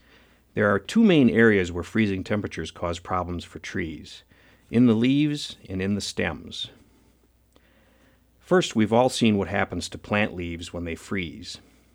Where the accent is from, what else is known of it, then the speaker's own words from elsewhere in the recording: Wisconsin, United States; I can't say cold because I'm from Wisconsin and the temperatures have to fall into the minus 20s before I'll admit that it's cold outside.